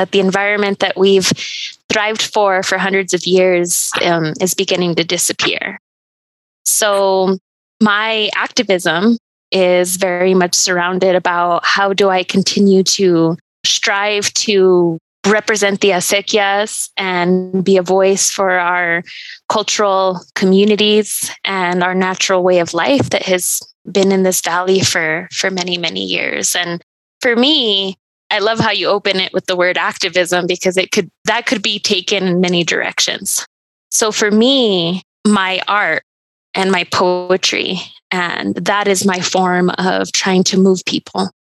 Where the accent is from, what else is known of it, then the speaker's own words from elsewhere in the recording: Taos, New Mexico, United States; I was born and raised in Taos, and as a young person, a young Taosenia